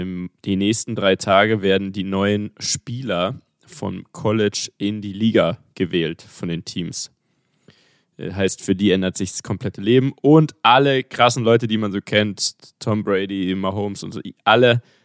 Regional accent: Munich, Bavaria, Germany; Ich als Münchner hat natürlich dann gut gepasst.

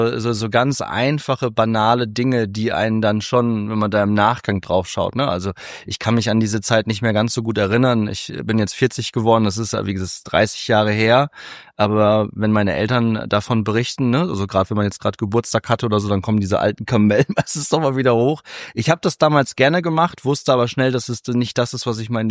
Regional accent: Cloppenburg, Lower Saxony, Germany; damals in meiner Heimatstadt in Kloppenburg

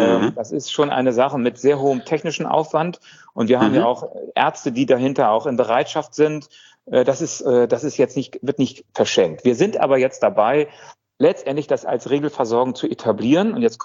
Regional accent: Italy; wie wir das als Italiener uns vorstellen.

